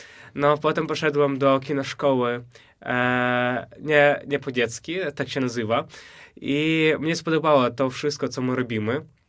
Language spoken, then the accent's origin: Polish; Mykolaiv, Mykolaiv Oblast, Ukraine; Polish is a second language; now in Łódź, Poland; Przyjechałem z Ukrainy, z Mikołajowa. Takie bardzo fajne miasto nad morzem.